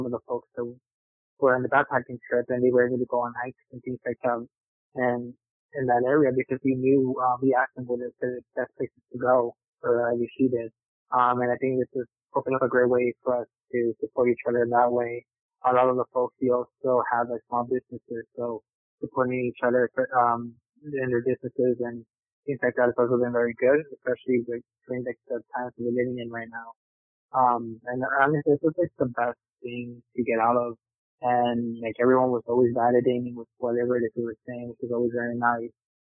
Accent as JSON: {"language": "English", "town": "Salt Lake City", "region": "Utah", "country": "United States", "said": "because I came from Salt Lake City"}